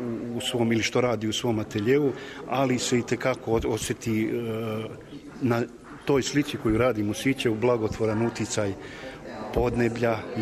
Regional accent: Sečanj, Vojvodina, Serbia; slikar, dolazim iz Sečnja, to je jedna lepa varoš u Vojvodini.

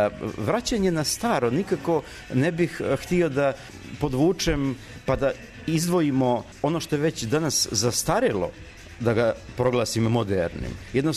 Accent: Bay of Kotor, Montenegro; Ja sam srpski pisac iz Boke Kotorske

